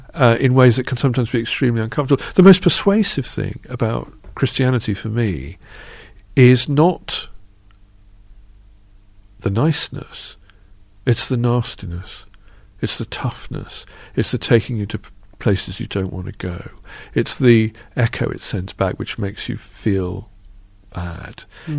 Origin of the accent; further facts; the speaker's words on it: United Kingdom; as I grew up in Britain in the late 20th century.